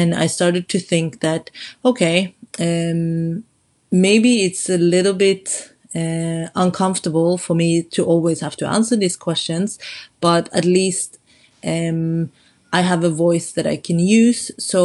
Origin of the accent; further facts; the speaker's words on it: Norway; English is a second language; moved away; I grew up in Norway, which is supposedly one of the most equal countries in the world